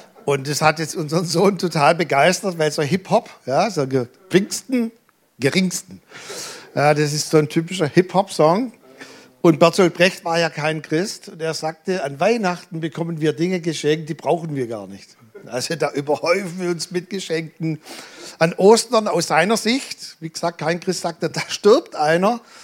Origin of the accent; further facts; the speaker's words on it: Denkendorf, Baden-Württemberg, Germany; also born or lived in Balingen; ich bin ja geboren in Balingen, aber den Großteil meiner Kindheit, meiner Jugendzeit habe ich hier in Denkendorf verbracht